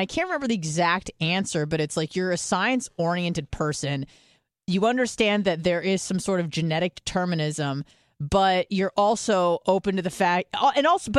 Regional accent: California, United States; which a lot of them were because, hello, I'm from California, then they send you to a liberal school.

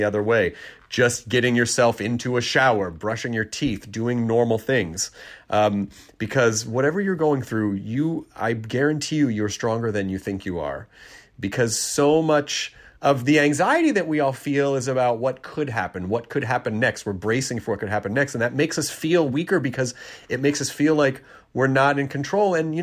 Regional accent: Tennessee, United States; also born or lived in Kentucky; Well, actually, Kentucky's my home state. Tennessee is where I largely grew up.

